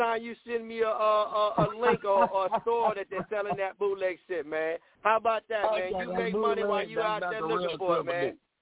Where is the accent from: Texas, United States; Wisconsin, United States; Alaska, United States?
Texas, United States; Dallas; we're from Dallas, but nah, we don't say that, man.